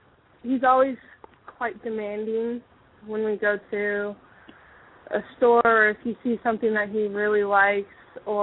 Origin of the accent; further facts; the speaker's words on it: Kentucky, United States; from Kentucky.